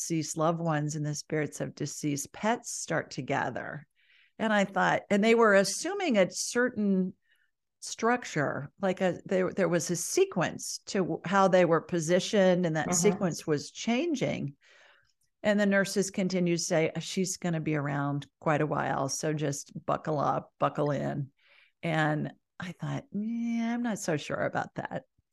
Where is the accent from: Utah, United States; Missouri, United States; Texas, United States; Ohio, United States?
Ohio, United States; now in Birmingham, United States; Because I'm from Ohio, you like you. Yeah, originally.